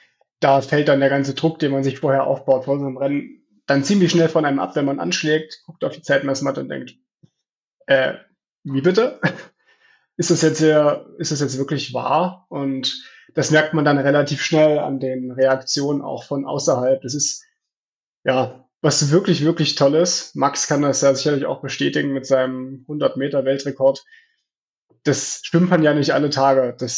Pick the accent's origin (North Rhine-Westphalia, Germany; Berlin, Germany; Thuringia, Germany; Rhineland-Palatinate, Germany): Thuringia, Germany; Weimar; Wir hatten auch Training neben den Flossenschwimmern in meiner Heimatstadt Weimar